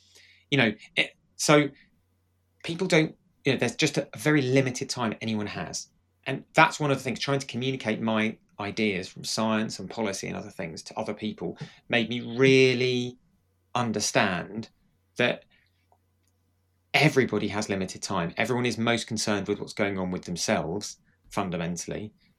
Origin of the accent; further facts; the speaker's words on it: United Kingdom; Because I'm British